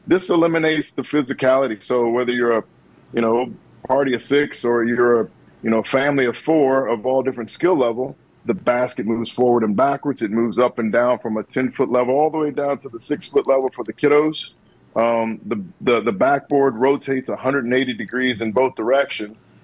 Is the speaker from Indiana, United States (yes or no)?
yes; Indianapolis, Indiana, United States; I was born and raised in Indianapolis, so I'm a Hoosier native.